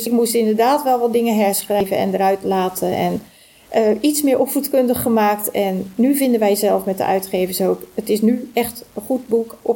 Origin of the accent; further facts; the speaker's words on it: Ridderkerk, South Holland, Netherlands; also born or lived in Rotterdam; Ik ben geboren in Rotterdam. Vanaf mijn 8e heb ik in Ridderkerk gewoond. Met veel plezier hoor. En in 1984... ben ik met mijn gezin naar Hendrik Ido Ambacht verhuisd. En daar heb ik ook met heel veel plezier gewoond tot 2012.